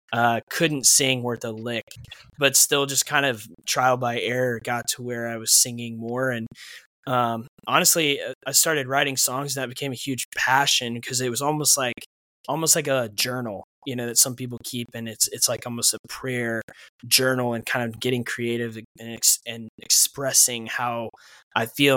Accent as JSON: {"language": "English", "town": "Nashville", "region": "Tennessee", "country": "United States", "tie": "born or raised there", "said": "So growing up in Nashville, I still love it there."}